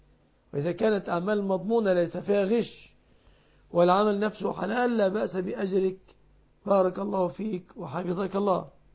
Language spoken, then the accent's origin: Arabic; Egypt; بلادنا مصر